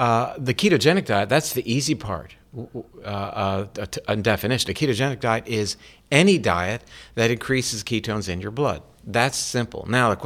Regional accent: Florida, United States; there's a hanging chad here, and I'm from Florida.

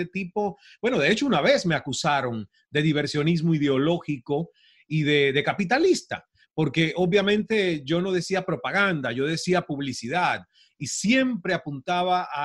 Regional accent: Cuba; now in Toronto, Canada; yo salí de Cuba a Toronto el 7 de junio de 1998 con una maleta prestada, porque ni maleta propia tenía.

